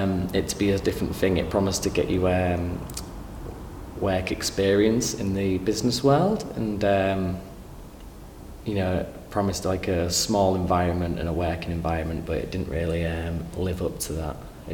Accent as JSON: {"language": "English", "town": "Hull", "region": "Yorkshire and the Humber", "country": "United Kingdom", "tie": "born there", "lives_now": "Hessle, United Kingdom", "said": "I'm 18 years old. I was born in Hull. I currently live in Hessle."}